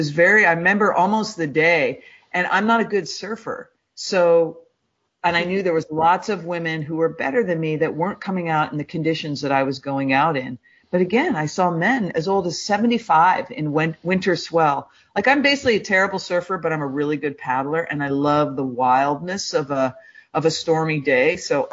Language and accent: English; United States; I'm an American woman